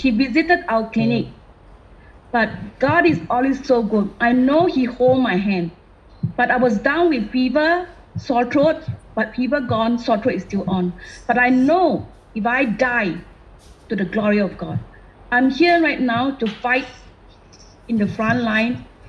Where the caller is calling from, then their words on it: Singapore; from Singapore.